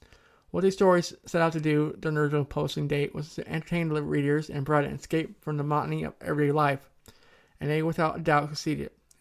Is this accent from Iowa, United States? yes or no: yes; Iowa, United States; headed west, bound for my hometown for a reunion. It was mid-morning and the sun was behind us. The countryside there, like most of central Iowa, is cornfields